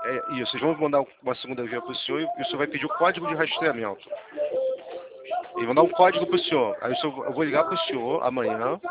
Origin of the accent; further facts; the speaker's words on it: Rio de Janeiro, Brazil; 21 é o DDD. Eu sou aqui do Rio.